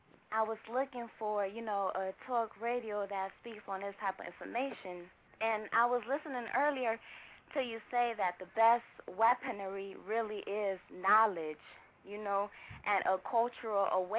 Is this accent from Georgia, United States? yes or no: yes; Atlanta, Georgia, United States; I am from Atlanta, Georgia.